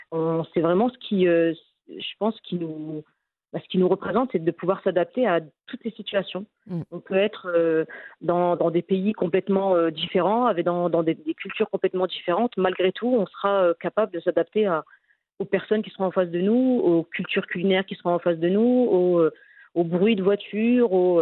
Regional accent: Dunkirk, Hauts-de-France, France; parce que nous, on est originaire de Dunkerque, dans le nord de la France

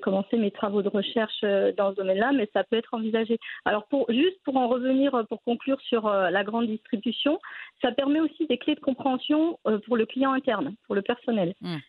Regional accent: France; Même si on a grandi en France, on reste marocain.

